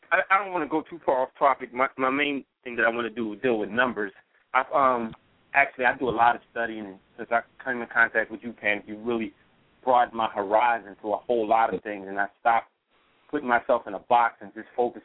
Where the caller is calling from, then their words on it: Philadelphia, Pennsylvania, United States; I'm calling from Philly.